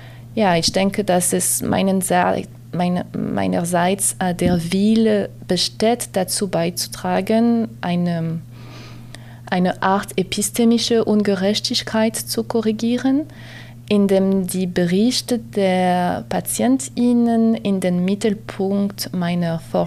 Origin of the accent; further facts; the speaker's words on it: France; accent: European; German is a second language; moved away as an adult; now in Germany; Man kann hören, mein Akzent, ich würde sagen europäisch, komme aus Frankreich, arbeite in Deutschland.